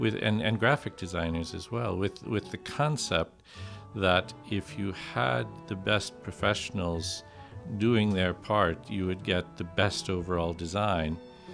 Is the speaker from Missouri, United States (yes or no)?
yes; St. Louis, Missouri, United States; Yeah, I was born and raised in St. Louis, famous for jazz music … home, all the Mississippi River boats